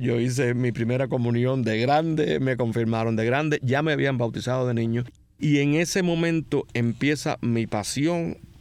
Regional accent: Jaimanitas, Havana, Cuba; yo nací en un pueblo que está en el municipio Playa, que se llama Jaimanitas.

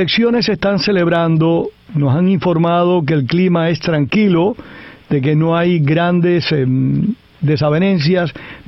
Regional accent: Cuba; me siento muy orgulloso como cubano y latinoamericano

